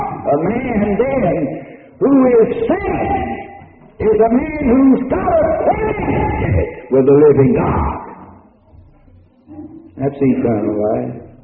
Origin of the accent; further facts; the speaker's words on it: Winston-Salem, North Carolina, United States; I was on a meeting in Tulsa in my hometown, Winston-Salem.